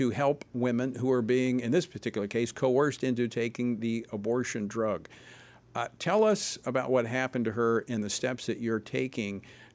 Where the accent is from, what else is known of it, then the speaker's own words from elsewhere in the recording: Louisiana, United States; Well, the latest is coming from my home state of Louisiana, a very strong pro-life state, which I'm proud of.